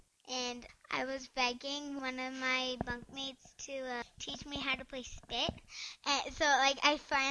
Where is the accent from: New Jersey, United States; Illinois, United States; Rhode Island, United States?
Rhode Island, United States; Lincoln; I'm from Lincoln, Rhode Island.